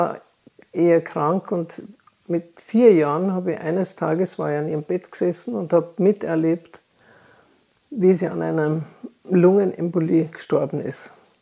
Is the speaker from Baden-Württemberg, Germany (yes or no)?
no; Bavaria, Germany; Ich bin in Oberbayern aufgewachsen als das dritte Kind einer Bauersfamilie.